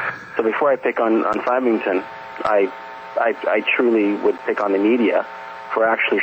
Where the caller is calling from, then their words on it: Toronto, Ontario, Canada; from Toronto, Canada calling.